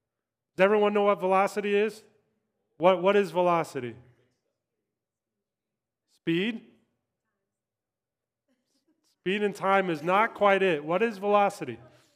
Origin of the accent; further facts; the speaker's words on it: Kansas, United States; Now, oftentimes that direction on a highway, I'm from Kansas, so on a highway, this is your direction.